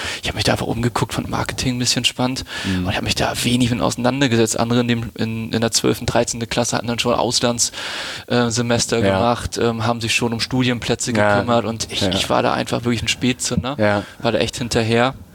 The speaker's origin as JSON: {"language": "German", "region": "Schleswig-Holstein", "country": "Germany", "tie": "born or raised there", "lives_now": "Hamburg, Germany", "said": "Dann in Lübeck zur Schule gegangen, es ist auch keine Großstadt. Und dann zu der Ausbildung dann nach Hamburg gezogen."}